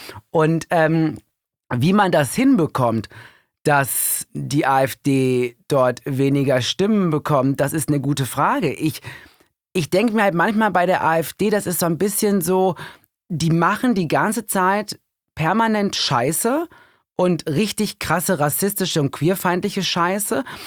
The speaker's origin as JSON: {"language": "German", "town": "Recklinghausen", "region": "North Rhine-Westphalia", "country": "Germany", "said": "Aus Recklinghausen. Recklinghausen, das ist bei Oerkenschwick und Castrop-Rauxel. Das ist eine tolle Ecke, direkt am Münsterland. Traumhaft, Leute, traumhaft schön da, kein schöner Land."}